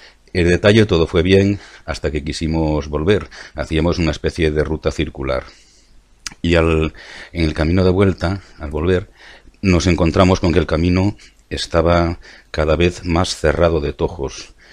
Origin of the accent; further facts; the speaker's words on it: Moaña, Galicia, Spain; soy gallego, del pueblo de Moaña